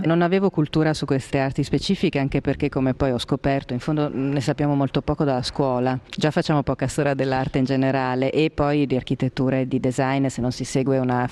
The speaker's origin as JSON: {"language": "Italian", "town": "Milan", "region": "Lombardy", "country": "Italy", "tie": "born or raised there", "said": "Io sono milanese di nascita e quindi sono in realtà vissuta fino all'età dell'università in una città che è impregnata di design"}